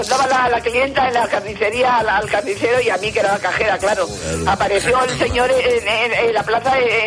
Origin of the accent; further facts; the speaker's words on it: Madrid, Community of Madrid, Spain; now in Almería, Spain; Aunque somos de Madrid, pero llevamos aquí 44 años.